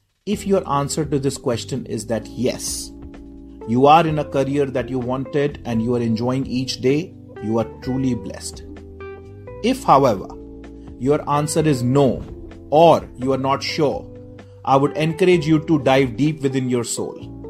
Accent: Faridabad, Haryana, India; I left Army, came back and joined a job in my hometown of Faridabad with a bakery startup selling bread for 5,000 rupees a month.

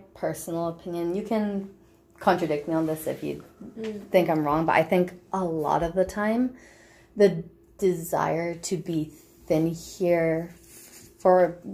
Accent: Canada; I'm from Canada, so it's very diverse.

